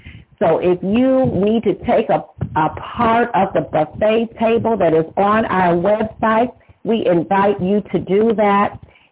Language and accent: English; Brooklyn, New York, United States; also born or lived in Chicago, Illinois